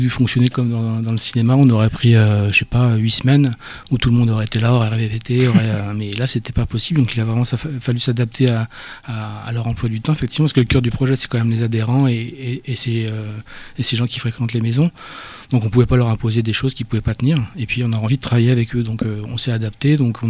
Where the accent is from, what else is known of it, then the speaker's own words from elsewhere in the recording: Reims, Grand Est, France; Et donc, moi je suis originaire de Reims, donc pas très loin.